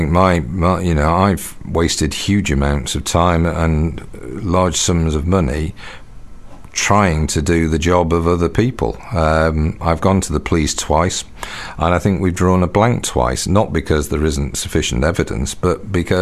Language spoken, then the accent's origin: English; Liverpool, North West England, United Kingdom; because I come from Liverpool originally